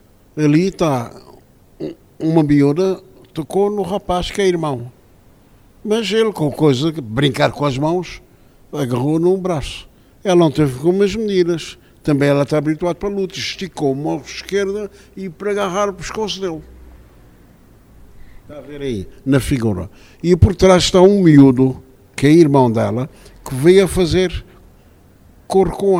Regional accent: Ribeira Grande, Santo Antão, Cape Verde; moved away as an adult; Eu vivo lá fora, mas eu sou de Santo Antão, da ilha de Santo Antão, da antiga vila da Ribeira Grande, povoação, hoje cidade da Ribeira Grande e não sei quem. Cresci até aos 17, 18 anos e aos 18 anos, em São Vicente, fui para Lisboa para continuar os estudos.

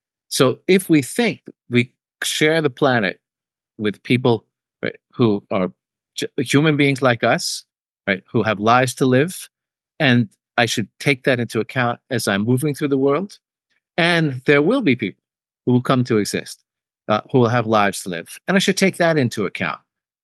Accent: New York City, New York, United States; I grew up without pets. I grew up in New York City. I grew up without pets.

